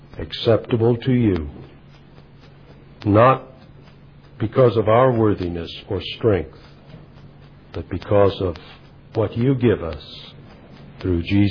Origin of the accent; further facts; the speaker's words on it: United States; walking through a city in the state of Georgia in my home country where they sold slaves.